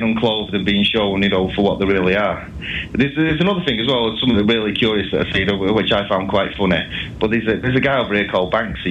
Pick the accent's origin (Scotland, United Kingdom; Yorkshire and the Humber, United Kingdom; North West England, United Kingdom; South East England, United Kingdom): North West England, United Kingdom; Salford; accent: Salford; I hope people of Canada can understand my Salford accent